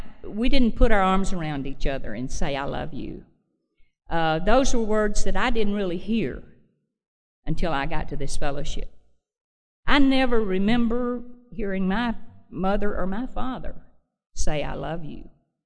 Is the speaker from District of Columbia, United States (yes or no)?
no; Anniston, Alabama, United States; I grew up in Anniston, Alabama. I'm the oldest of four girls. I really grew up in a female-controlled household.